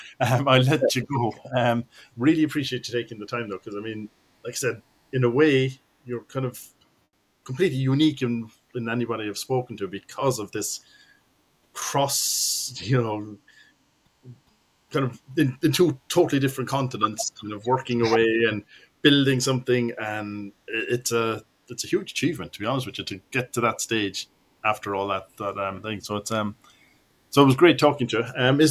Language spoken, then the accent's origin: English; Ireland; I'm Irish, we can't handle it.